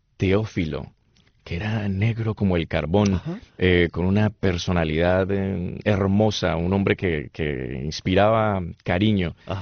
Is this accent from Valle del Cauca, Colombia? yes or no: yes; Cali, Valle del Cauca, Colombia; born there; Yo nací en la ciudad de Cali, en Colombia, por allá en el 75, hijo de padres manizaleños.